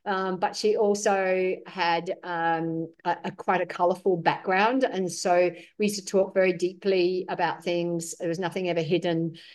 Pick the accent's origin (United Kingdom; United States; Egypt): United Kingdom; England; moved away as an adult; also born or lived in New Zealand; now in Australia; My backstory is I come from England. At the tender age of 18, I decided to move right across the other side of the world because I'd met my husband Neil, who was from New Zealand, and I moved to New Zealand, and then a few years later we moved to Australia.